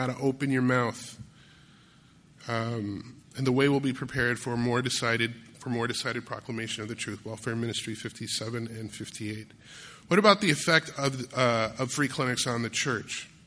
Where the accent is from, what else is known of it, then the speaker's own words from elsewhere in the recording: Grand Rapids, Michigan, United States; I remember growing up in Grand Rapids, Michigan, which is Christian Reformed Church Central, Dutch Christian Reformed Church Central.